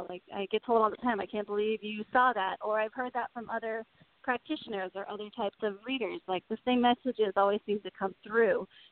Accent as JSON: {"language": "English", "town": "Atlanta", "region": "Georgia", "country": "United States", "tie": "born or raised there", "said": "I was thinking about all the things that Atlanta, my hometown, has in terms of metaphysical practitioners and modalities."}